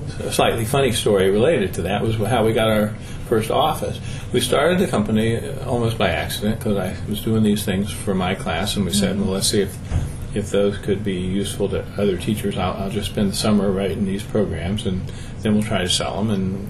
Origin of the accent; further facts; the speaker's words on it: Midwest, United States; Because we come from the Midwest, and I think most people are this way.